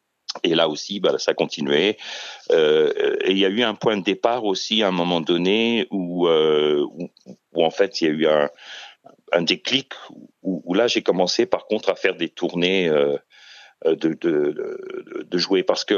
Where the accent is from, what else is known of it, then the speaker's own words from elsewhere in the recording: Alençon, Normandy, France; born there; also born or lived in Caen / Paris; je suis né à Alençon, et puis j'ai fait des études à Caen, après à Paris, et puis je suis parti en coopération en Afrique. J'avais 25 ans